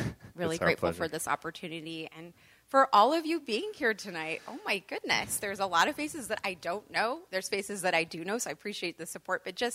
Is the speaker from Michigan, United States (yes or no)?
yes; Holland, Michigan, United States; I was born and raised in this town. I was born in Holland Hospital. Okay? I went to kindergarten through 12th grade and graduated here from one of the local public schools.